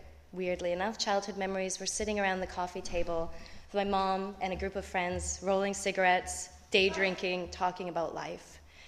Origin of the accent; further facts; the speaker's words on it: Squamish, British Columbia, Canada; I grew up right outside of Vancouver in a town called Squamish. And now it would not be like this, but back when I was growing up, it was kind of a haven for people who didn't have jobs, for people who were poor, for people who couldn't afford Vancouver.